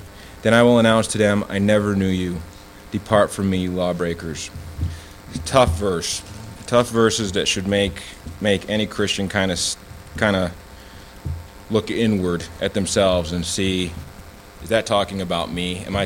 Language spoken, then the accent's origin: English; Haiti; now in United States; But when I come back here to the States, it's a different burden, and it's a burden for my people, my home country. And when I'm on the internet and in Haiti checking the news